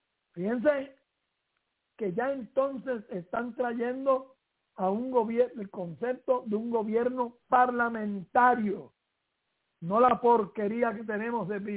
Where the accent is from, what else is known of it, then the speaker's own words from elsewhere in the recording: Puerto Rico; desde que nuestra sociedad empezó a construirse como sociedad, como puertorriqueños